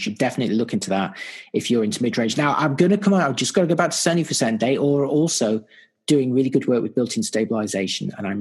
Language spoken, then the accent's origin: English; United Kingdom; also born or lived in New Zealand; some of you know, I'm obviously British. You probably recognize the accent. I live in Great Britain at the moment.